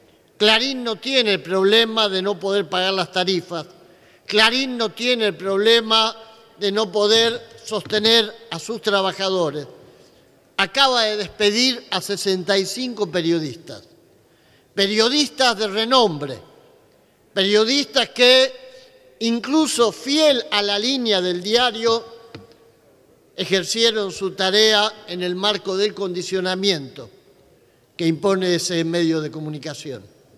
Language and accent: Spanish; Argentina; con orgullo decir, somos argentinos, somos trabajadores, nuestro destino es salvar a la patria.